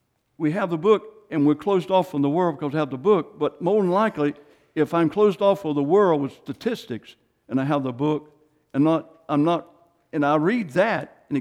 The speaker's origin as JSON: {"language": "English", "town": "Clayton", "region": "North Carolina", "country": "United States", "said": "Yes, I was. I'm from Clayton."}